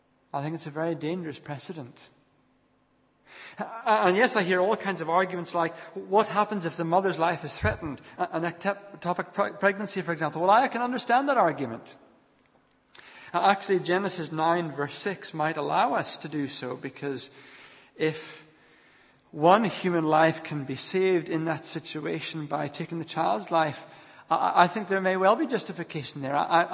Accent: United Kingdom; I find that a real challenge as a Christian living as a British citizen.

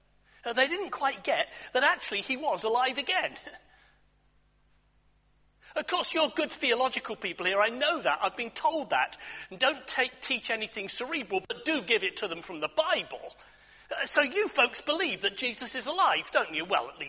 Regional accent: Cardiff, Wales, United Kingdom; As quite rightly Laura said … I'm from Cardiff.

